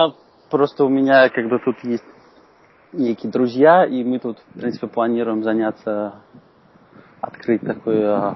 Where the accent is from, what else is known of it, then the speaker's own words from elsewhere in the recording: Russia; born there; я родился в России, я родился в регионе, так скажем, потом учился в Москве.